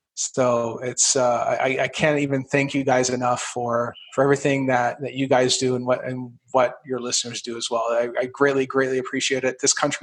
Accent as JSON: {"language": "English", "country": "Canada", "lives_now": "United States", "said": "I'm not actually from this country. I'm actually from Canada, right? And I am proud to be an American."}